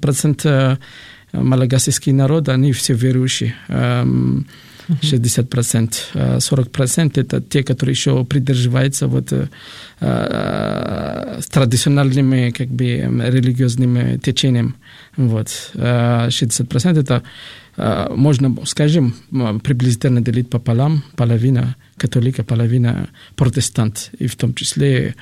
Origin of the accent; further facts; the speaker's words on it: Madagascar; Russian is a second language; moved away as an adult; мне сейчас 48 лет, и я с Мадагаскара. Мне было 20 лет, когда я покинул нашу страну, и это по теме учебы.